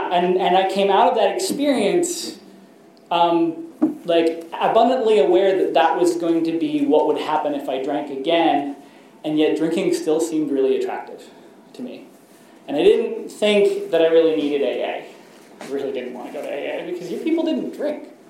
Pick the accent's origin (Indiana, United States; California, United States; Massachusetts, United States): California, United States; San Francisco; I grew up in San Francisco, and I drank a lot